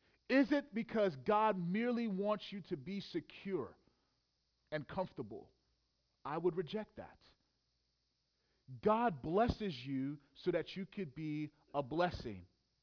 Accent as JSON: {"language": "English", "town": "Houston", "region": "Texas", "country": "United States", "tie": "born or raised there", "said": "and I grew up in Houston, Bible Belt"}